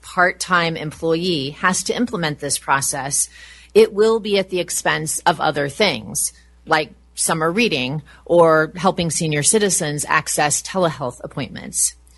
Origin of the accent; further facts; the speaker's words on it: Idaho, United States; I grew up in Idaho, and I have worked in an Idaho library for the past 10 years.